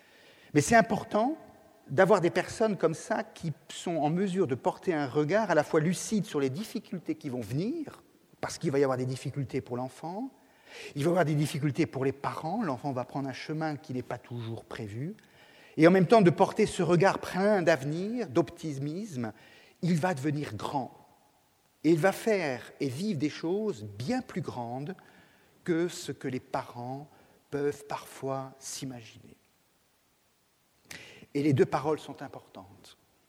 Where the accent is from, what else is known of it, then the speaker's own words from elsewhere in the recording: France; peut-être en tant que Français, républicain, je suis très attaché à cette école qui m'a construit